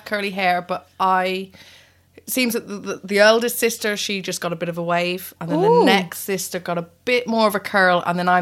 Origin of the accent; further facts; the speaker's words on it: San Francisco, California, United States; born there; Born in San Francisco.